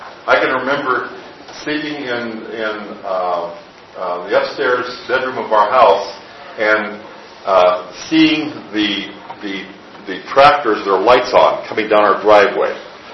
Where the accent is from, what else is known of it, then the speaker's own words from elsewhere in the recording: South Dakota, United States; I grew up in the Midwest on a farm. We didn't have running water or electricity until I started school.